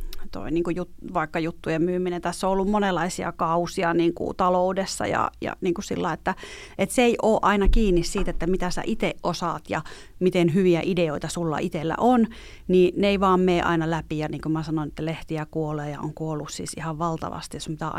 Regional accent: Oulu, North Ostrobothnia, Finland; että eikö olisi kiva, että täältä pohjoisestakin, kun mä oon Oulusta

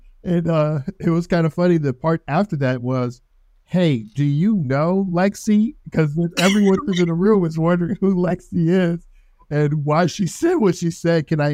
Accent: Cincinnati, Ohio, United States; I am from Cincinnati, Ohio, actually.

